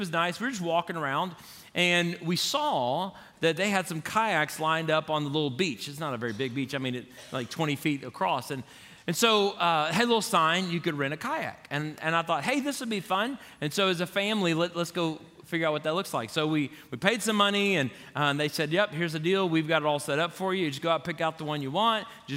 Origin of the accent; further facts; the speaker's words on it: Florida, United States; I grew up in Florida, so I love the water. Been around it all my life.